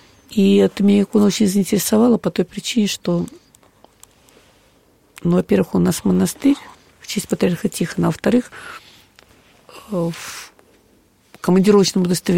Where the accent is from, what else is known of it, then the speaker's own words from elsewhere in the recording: Moscow, Russia; Хотя сама я москвичка.